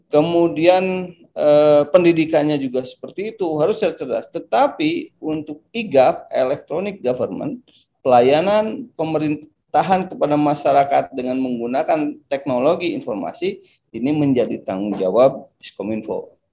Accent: West Java, Indonesia; saya juga orang Kabupaten Bandung. Bekerja di Kota Bandung

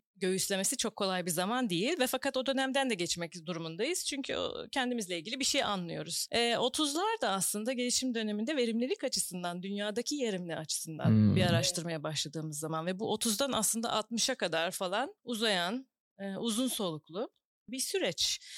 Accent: Eskişehir, Turkey; Eskişehirliyim ben. Ailemi görüyorum ve hani kendi doğup büyüdüğüm şehirde böyle bir şeyin de parçası olmak acayip heyecan ve gurur verici.

